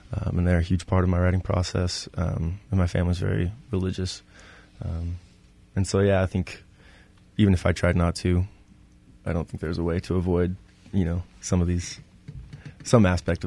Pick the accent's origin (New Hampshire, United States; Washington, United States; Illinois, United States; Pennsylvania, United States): Washington, United States; I guess I grew up in Washington, and I always contribute a lot of, like, where my music came from to grunge, actually.